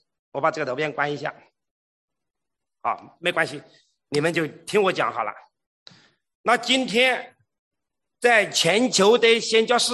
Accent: China; now in Africa; 因为我的方言恩赐证明我是中国人，是中国教会差派的宣教士。

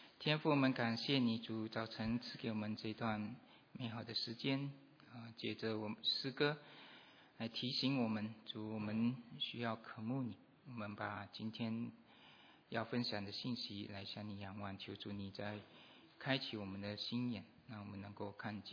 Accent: Fuzhou, Fujian, China; 我是福州人

